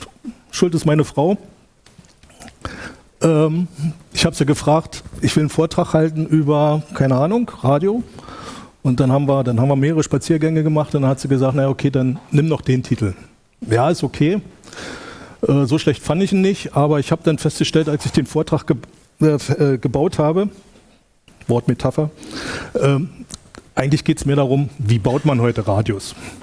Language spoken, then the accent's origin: German; Berlin, Germany; ich komme aus Berlin, aus Ostberlin.